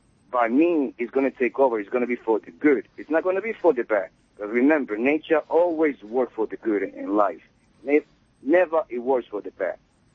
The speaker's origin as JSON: {"language": "English", "country": "Dominican Republic", "lives_now": "United States", "said": "I come from the Dominican Republic, by the way, and when I came to America, it's a place that I never felt it in my life."}